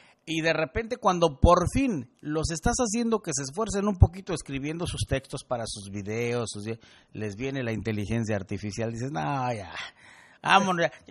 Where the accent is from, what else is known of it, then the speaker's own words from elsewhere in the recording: Veracruz, Mexico; venimos del Puerto Jarocho, uno para Playa del Carmen, otro para Tampico